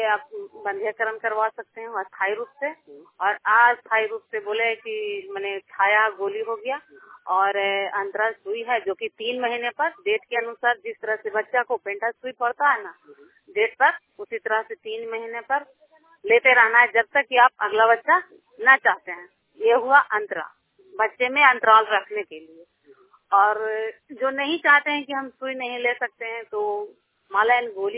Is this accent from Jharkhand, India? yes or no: no; Saidpur, Bihar, India; मैं सैदपुर गांव की रहने वाली हूँ, प्रखंड एकंगरसराय, जिला नालंदा।